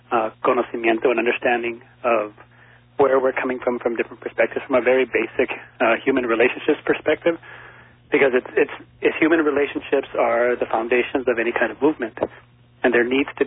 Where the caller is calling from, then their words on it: Oakland, California, United States; I'm calling from Oakland.